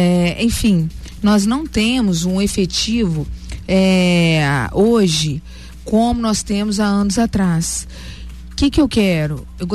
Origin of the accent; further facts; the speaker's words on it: Juiz de Fora, Minas Gerais, Brazil; eu sou mineira, sou juiz-forana e me interessa um estado melhor. Como mineira, que eu amo Minas Gerais, amo minha cidade, amo a Zona da Mata